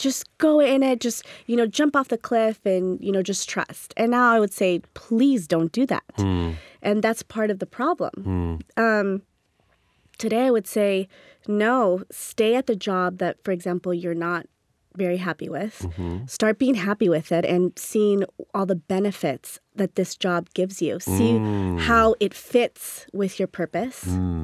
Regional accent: Sicily, Italy; growing up, you know, in Sicily, because I grew up partly in Sicily.

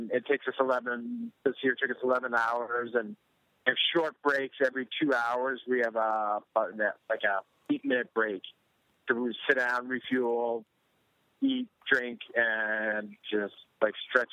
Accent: Plymouth, Massachusetts, United States; I'm from Plymouth, Massachusetts

